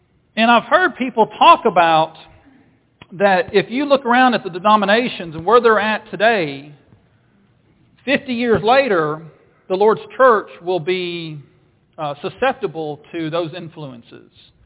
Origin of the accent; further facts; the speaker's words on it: Nashville, Tennessee, United States; But that's where I was born and raised, was in the Nashville area.